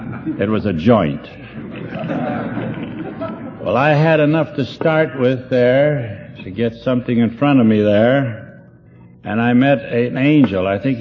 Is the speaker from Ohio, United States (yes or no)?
yes; Cleveland, Ohio, United States; Cleveland was my hometown.